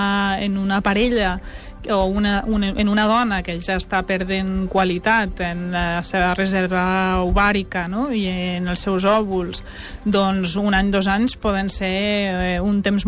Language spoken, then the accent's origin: Catalan; Rosselló, Catalonia, Spain; Sí, sóc de Rosselló